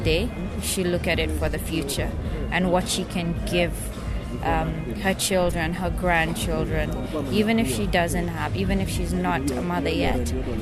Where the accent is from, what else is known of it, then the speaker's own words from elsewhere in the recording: Mombasa, Mombasa County, Kenya; I come from Mombasa. I work as well in Mombasa.